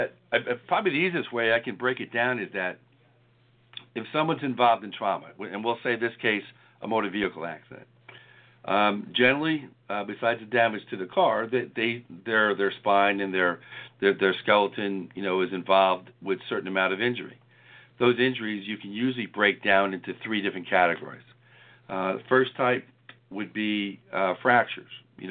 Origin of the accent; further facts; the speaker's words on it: Ronkonkoma, New York, United States; You know, I grew up in Ronkonkoma, New York. I went to the local high school here.